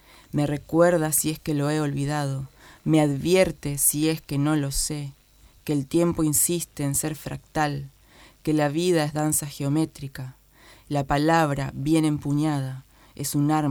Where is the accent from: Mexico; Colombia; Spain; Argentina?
Argentina; Como argentinos